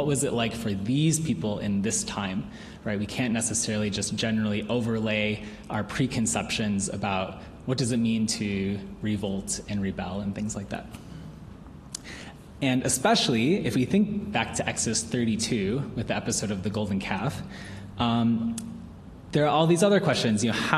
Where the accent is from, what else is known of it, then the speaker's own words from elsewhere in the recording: United States; Well, as an American, you can believe me when I say that I can appreciate a good revolution.